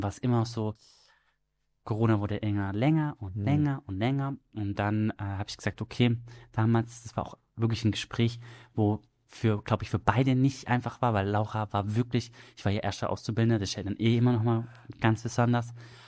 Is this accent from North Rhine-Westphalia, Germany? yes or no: no; Stuttgart, Baden-Württemberg, Germany; den Bäcker habe ich bei mir daheim in Stuttgart gemacht. Schwäbische Laugenbrezeln, sowas muss man ja können als Schwabe.